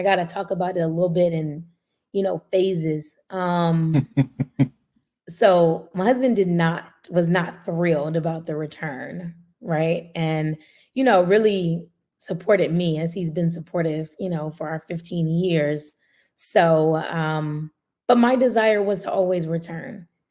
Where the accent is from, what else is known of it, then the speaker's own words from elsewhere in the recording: San Antonio, Texas, United States; born there; also born or lived in Omaha; I was born in San Antonio. I was reborn in Omaha.